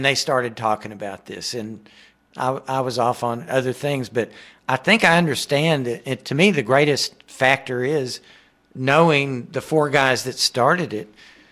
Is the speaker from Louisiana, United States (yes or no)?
no; Texas, United States; this is part of my cultural bias growing up in North Texas.